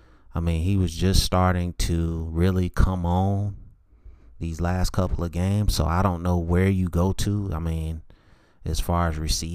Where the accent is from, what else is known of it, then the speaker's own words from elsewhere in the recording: North Carolina, United States; I'm from North Carolina. I don't say UNC. I don't say North Carolina. I say Chapel Hill.